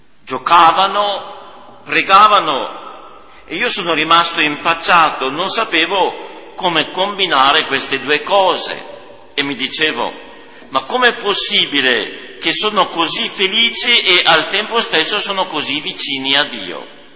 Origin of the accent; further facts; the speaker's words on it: Biella, Piedmont, Italy; vengo da Biella, ho 24 anni